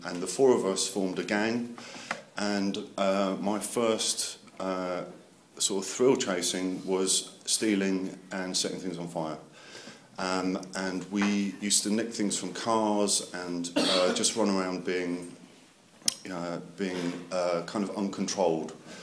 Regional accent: London, United Kingdom; I grew up in London, North London, in an alcoholic home.

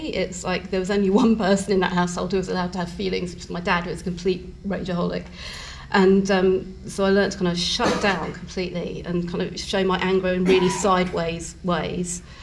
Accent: Brighton, South East England, United Kingdom; And I grew up in Brighton and, you know, kind of quite a middle-class academic family. My dad's Asian, my mum's white. They're not English, either of them.

